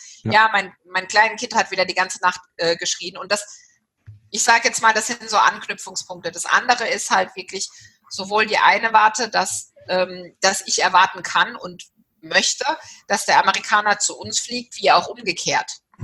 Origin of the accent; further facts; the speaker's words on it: Walldorf, Baden-Württemberg, Germany; Ich bin selbst in Walldorf aufgewachsen